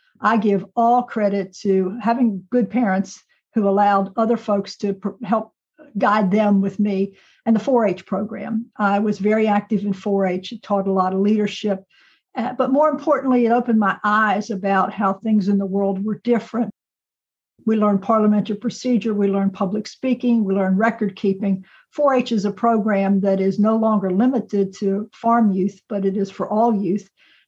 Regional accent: Maryland, United States; I did grow up in the state of Maryland.

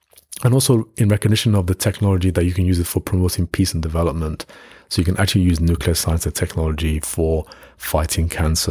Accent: Nigeria; Even when I was younger, growing up in Nigeria, I think before I was 10 years old, I was already baking cakes with my mum.

